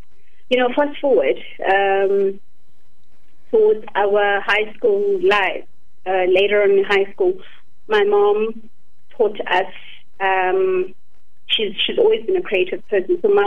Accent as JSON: {"language": "English", "town": "Khayelitsha", "region": "Western Cape", "country": "South Africa", "tie": "born or raised there", "said": "this is now when we were growing up in Khayelitsha"}